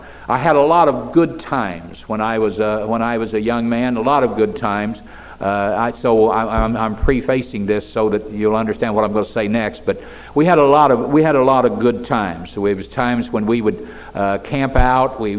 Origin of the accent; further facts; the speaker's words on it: Fillmore, Indiana, United States; born there; But I was born in a house outside of Fillmore, Indiana, and I was literally born in the house.